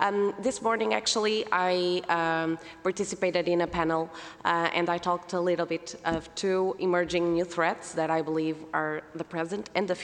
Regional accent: Póvoa de Varzim, Norte, Portugal; I come from Povo de Varzim.

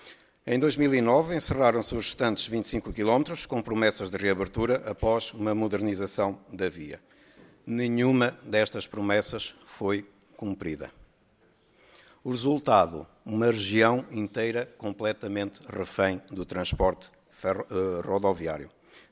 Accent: Trás-os-Montes, Portugal; Sendo eu transmontano raiano e também descendente de mirandeses, permitam-me saudar-vos no meu dialeto e na segunda língua oficial de Portugal.

